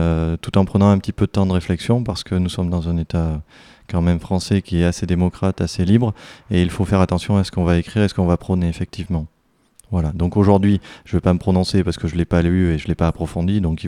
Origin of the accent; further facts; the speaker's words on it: Tulle, Nouvelle-Aquitaine, France; born there; Je suis un pur Corrézien, je suis né à Tulle, ça fait deux siècles que ma famille est sur Tulle et sur la Corrèze.